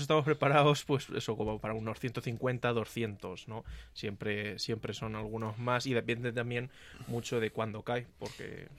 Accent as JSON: {"language": "Spanish", "town": "Manzanares", "region": "Castilla-La Mancha", "country": "Spain", "tie": "born or raised there", "said": "Soy natural de Manzanares y actualmente estoy en cuarto de teología"}